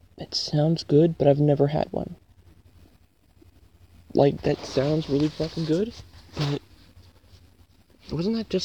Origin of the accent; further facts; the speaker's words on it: Canada; Yeah, if you couldn't guess, so far from the hints, I'm Canadian. Yeah, there's not a whole lot of guns up here.